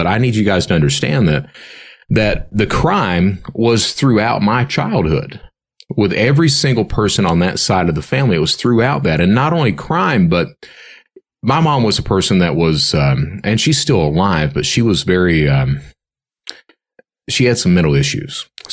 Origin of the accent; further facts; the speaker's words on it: Hazard, Kentucky, United States; I'm from Hazard, Kentucky. So if you've seen those floods on CNN and things like that, that epicenter is my hometown.